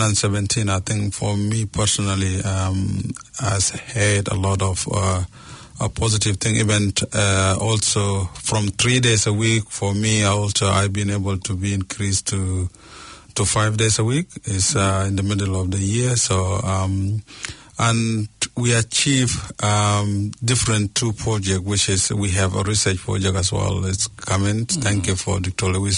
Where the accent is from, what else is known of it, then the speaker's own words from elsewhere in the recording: New Zealand; But for us as a New Zealander, we trying to influence